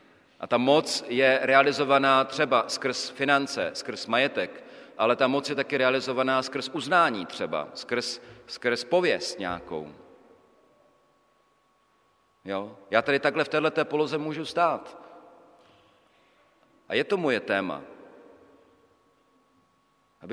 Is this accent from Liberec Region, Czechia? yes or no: no; Brno, South Moravian Region, Czechia; Víte, že jsem z Brna. Brno není nějak, to není velké město. To není, jo. Ale město to je. A říkám, že tak já jsem tam vyrost